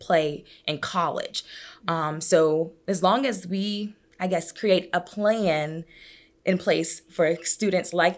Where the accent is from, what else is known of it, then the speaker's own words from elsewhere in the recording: Texas, United States; Coming from a state that's sports driven, we came from Texas